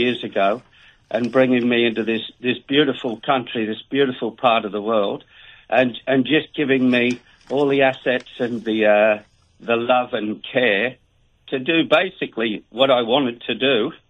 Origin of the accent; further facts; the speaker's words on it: South Africa; born there; I was born in South Africa